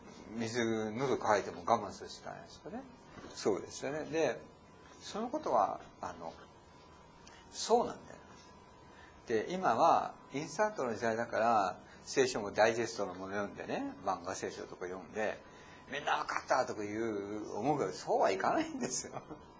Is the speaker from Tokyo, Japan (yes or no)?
yes; Tokyo, Japan; 東京で生まれましたからね。でも私の子供の時はやっぱりまだ水道ができてなくて、できてまだうちのとこまで引いてこなかったんですよ。でも池袋近い品町ってとこですよ。